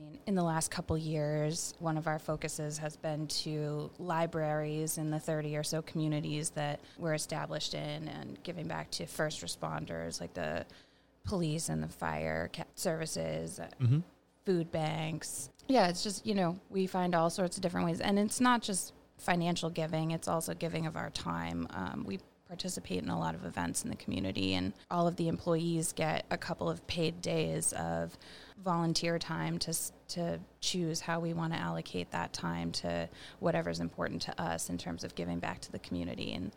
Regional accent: Harvard, Massachusetts, United States; I bought my house in Bolton, and I live a mile from my parents where I grew up in Harvard.

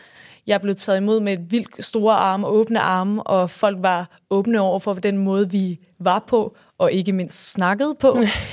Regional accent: Zealand, Denmark; Også selvom jeg var en sjællænder

